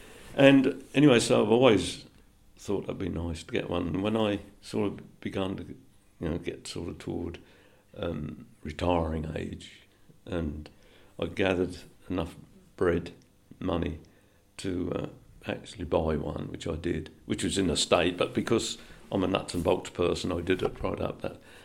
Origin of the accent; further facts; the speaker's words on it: United Kingdom; I suppose I'm proud of being British